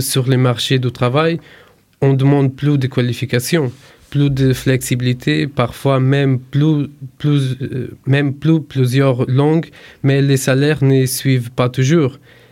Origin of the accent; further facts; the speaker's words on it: Braga, Norte, Portugal; moved away as an adult; now in France; je suis originaire de la ville de Braga au nord-est de Portugal. J'ai 30 ans et je vis à La Roche-Tuillon depuis 12 ans.